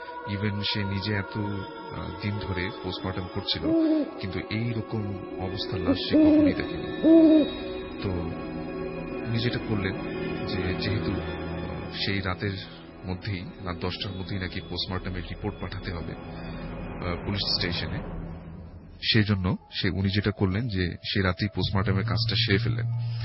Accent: Dhaka, Dhaka Division, Bangladesh; পুরান ঢাকা থেকে এসেছি

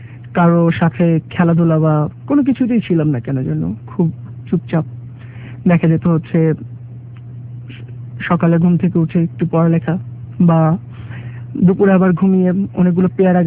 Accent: Dhaka, Dhaka Division, Bangladesh; born there; আমার জন্ম ঢাকাতেই, মোহাম্মদপুর কাদের কথা অজিন।

